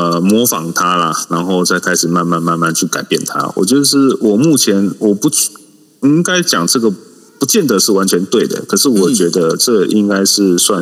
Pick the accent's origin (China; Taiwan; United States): Taiwan; 那我们回到最单纯，就是我们是个台湾人